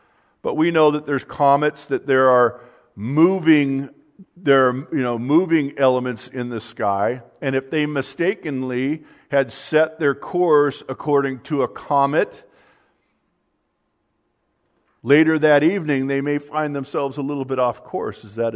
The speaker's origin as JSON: {"language": "English", "region": "California", "country": "United States", "tie": "born or raised there", "lives_now": "Michigan, United States", "said": "I grew up in Southern California, and I know that they have coastlines here in Michigan"}